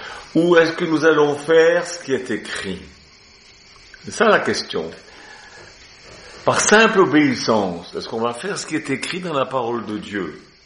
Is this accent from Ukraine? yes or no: no; Switzerland; Moi, je suis suisse